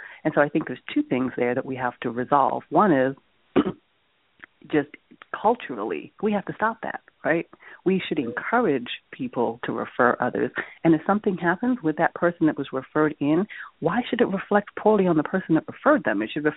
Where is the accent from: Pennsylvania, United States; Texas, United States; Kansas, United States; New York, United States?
New York, United States; now in Los Angeles, United States; and so I'm originally from New York. And networking in New York is very different than networking here in Los Angeles, where I am now.